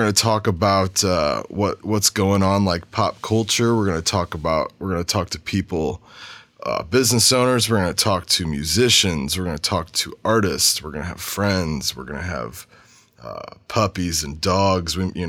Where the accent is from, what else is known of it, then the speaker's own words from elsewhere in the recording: Illinois, United States; now in St. Louis, United States; So I was born by … And I was brought up in Illinois in a small town called Belle Vegas, Illinois. To all you listeners out in the ill side, represent.